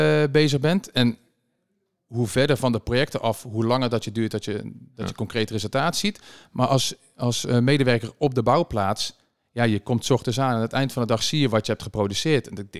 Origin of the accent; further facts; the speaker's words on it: North Brabant, Netherlands; now in Amstelveen, Netherlands; ik ben opgegroeid in Brabant, dus echt heel vrij in een klein dorpje. Nu in Amstelveen, vlakbij het Amsterdamse Bos, is ook lekker in het groen.